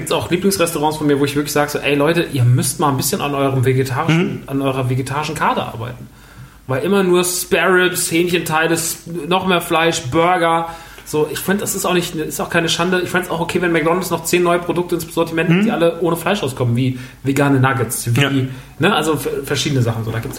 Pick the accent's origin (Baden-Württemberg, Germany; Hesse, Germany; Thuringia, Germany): Hesse, Germany; Rodgau; Wir sind groß geworden, also ich bin groß geworden im Rottgau.